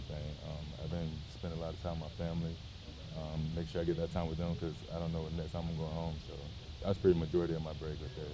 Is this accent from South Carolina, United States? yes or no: yes; South Carolina, United States; But I'm used to it. I'm from South Carolina. That's all we have down there.